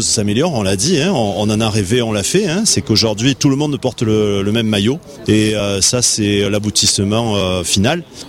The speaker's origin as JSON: {"language": "French", "town": "Aix-en-Provence", "region": "Provence-Alpes-Côte d'Azur", "country": "France", "tie": "born there", "said": "les grands-parents ont vécu ici, les parents ont vécu ici. Moi, j'y ai passé pratiquement toute mon enfance. J'ai eu juste un truc, je suis né à Aix-en-Provence, donc c'est vrai que c'est pas bien loin."}